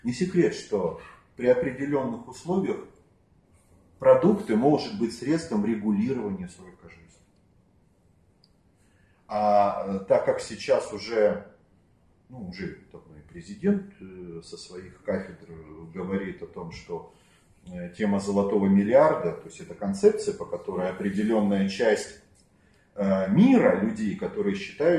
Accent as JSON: {"language": "Russian", "region": "Far East", "country": "Russia", "tie": "born or raised there", "said": "я вырос на Дальнем Востоке, у нас мало было развлечений"}